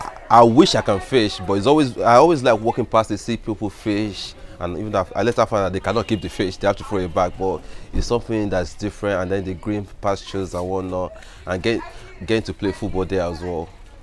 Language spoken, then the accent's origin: English; Nigeria; Like, obviously I'm from Nigeria, you've heard of snows, but you never get to see it.